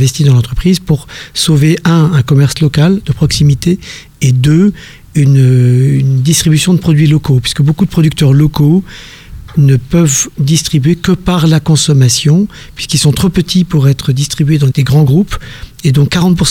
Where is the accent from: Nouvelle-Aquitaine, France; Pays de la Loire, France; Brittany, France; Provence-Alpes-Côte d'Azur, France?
Brittany, France; moved away as an adult; now in Switzerland; Ah non, je suis breton. Donc j'arrive de France, j'ai quitté la France en 2017 parce que je ne supportais plus mon propre pays